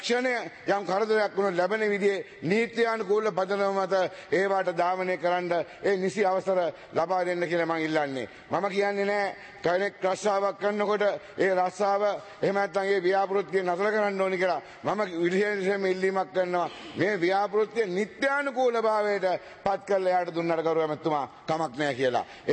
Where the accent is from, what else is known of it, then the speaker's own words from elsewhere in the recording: Eastern Province, Sri Lanka; අපේ පළාත නැගෙනහිර පළාත මං කිව්වා සම්පූර්ණ වෙනස් පළාතක්.